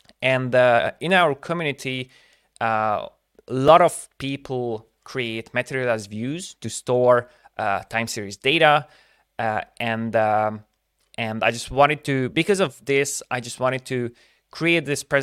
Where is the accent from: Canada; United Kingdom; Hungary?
Hungary; English is a second language; I'm from Hungary, and I'm very happy to be able to present